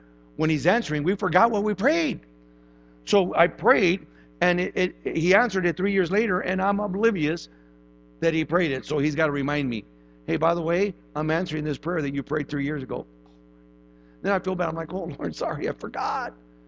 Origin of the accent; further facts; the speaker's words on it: Midwest, United States; Like, I was raised in the Midwest. We don't do that.